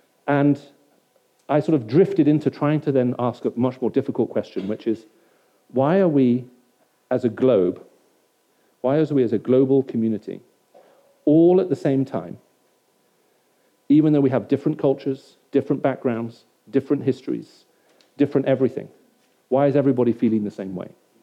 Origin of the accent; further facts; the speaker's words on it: Oxford, South East England, United Kingdom; I was back in my hometown of Oxford